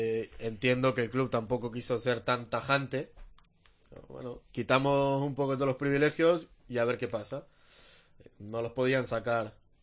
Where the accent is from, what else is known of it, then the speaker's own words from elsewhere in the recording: Argentina; now in Spain; Yo, por mi experiencia, que vengo de Argentina con los clubs ahí